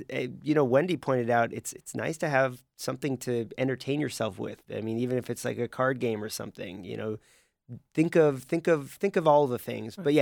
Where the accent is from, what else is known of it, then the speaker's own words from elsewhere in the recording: California, United States; I know growing up in California, you know, you tried to have basically a 72-hour kit